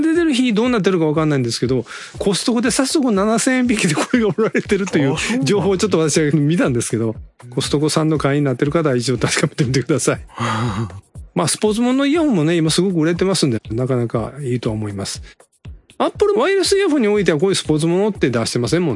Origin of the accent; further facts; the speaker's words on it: Osaka, Japan; accent: Osaka dialect; 私の大阪弁では